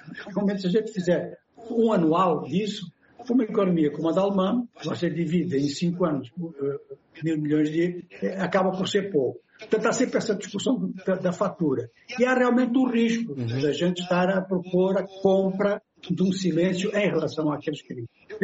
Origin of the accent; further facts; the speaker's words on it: Angola; born there; nós todos que nascemos em Angola